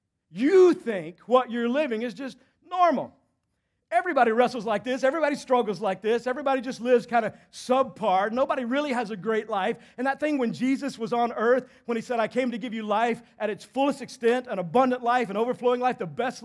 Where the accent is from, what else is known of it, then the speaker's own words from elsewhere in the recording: Texas, United States; I was 15 years old growing up in Texas, and it became time to get my learner's permit so I could drive. Now, I don't know how it is for you, but back in Texas, you start driving at like 7